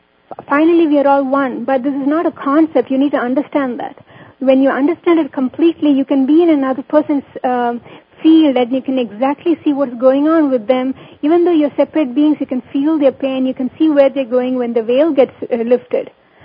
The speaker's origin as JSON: {"language": "English", "country": "India", "tie": "born there", "said": "I was born in India to a middle-class family. We didn't have a lot of money."}